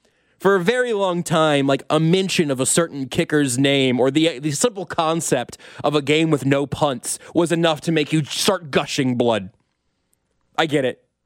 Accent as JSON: {"language": "English", "town": "Kansas City", "country": "United States", "tie": "born or raised there", "also_born_or_lived": "Wichita", "said": "cursing God for allowing me to be born in the general Kansas City area. I was born in Wichita. I could have gone into what, the Cowboys? It would not have been better. We were in Kansas City by that time"}